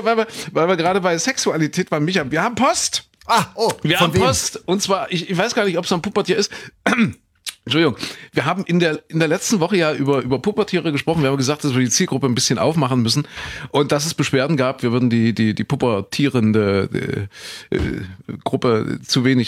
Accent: Saxony-Anhalt, Germany; ich bin in Sachsen-Anhalt zur Schule gegangen, da war es auch so

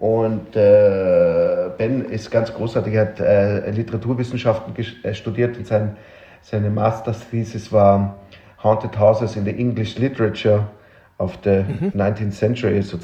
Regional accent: Vienna, Austria; now in Berlin, Germany; mein Background aus Wien

